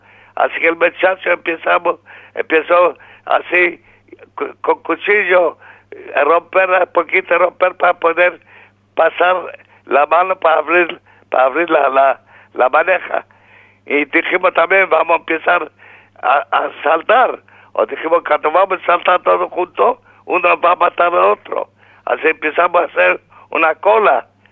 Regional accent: Warsaw, Masovian Voivodeship, Poland; Spanish is a second language; Yo vivía en Varsovia, siempre nací en Varsovia y viví en Varsovia. Tuve en gueto Varsovia. Cuando empezó la guerra en 39, yo soy de año 1921. Así tenía 18 años.

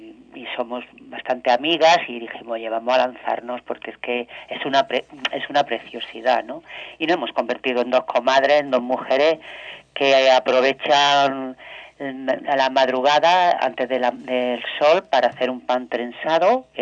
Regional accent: Granada, Andalusia, Spain; born there; yo nací en Granada

